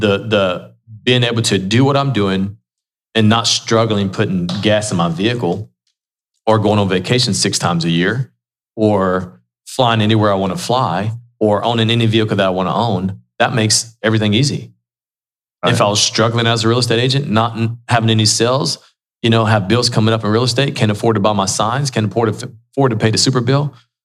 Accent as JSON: {"language": "English", "country": "United States", "tie": "born there", "said": "That's true. I was born in the United States. I can't feel guilty because of that."}